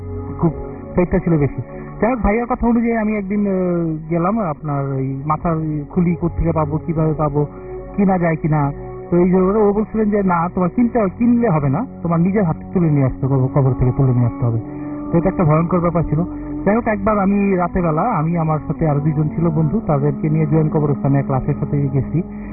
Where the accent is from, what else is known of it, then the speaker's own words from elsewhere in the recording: Dhaka, Dhaka Division, Bangladesh; আমি জুরাইন এলাকাতে বড় হয়েছি, আমি পুরনো ঢাকাতেই আর কি বড় হওয়া